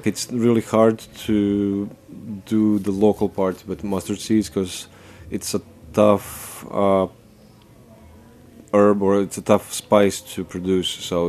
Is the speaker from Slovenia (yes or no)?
yes; Slovenia; English is a second language; So I'm originally from Slovenia. Tiny country, center of Europe, so basically south of Austria, east of Italy, a lot of like Central European influences, so like Austrian, German food.